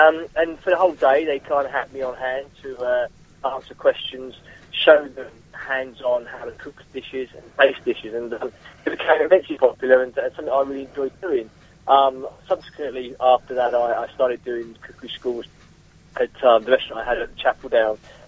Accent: South East England, United Kingdom; Born and bred in Kent. I schooled in Kent

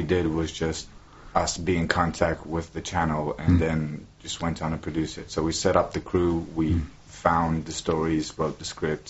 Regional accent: Transylvania, Romania; moved away as an adult; also born or lived in Bucharest; now in New Zealand; I come from Transylvania. So then I turned 18, I could leave home, and I took an airplane. I came here to do a degree in film, radio, and TV production at Christchurch in Canterbury

